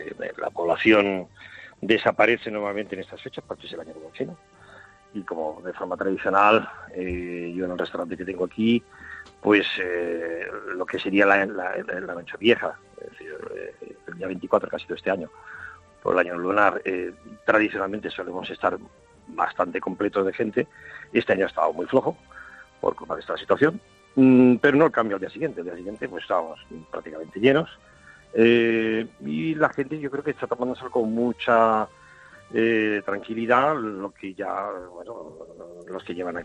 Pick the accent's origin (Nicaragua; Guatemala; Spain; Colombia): Spain; now in China; Yo soy español. Yo soy español, residente con mi sociedad aquí en China